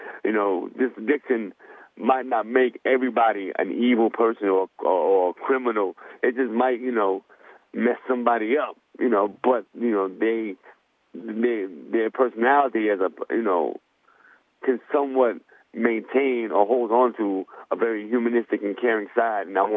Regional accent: New York, United States; I just remember, you know, growing up in New York

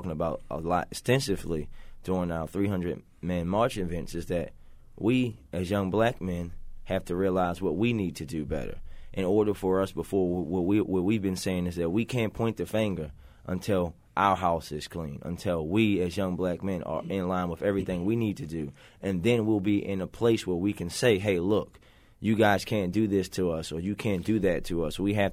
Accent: Baltimore, Maryland, United States; when I was growing up in Baltimore, I couldn't stand on the corner of Park Heights and Cold Spring to go to Rite Aid for 3 minutes without a police officer coming up to me

